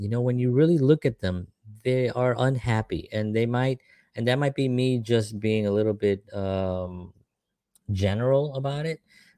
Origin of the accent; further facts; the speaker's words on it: Bronx, New York, United States; I grew up in the Bronx, primarily Puerto Ricans and blacks, right?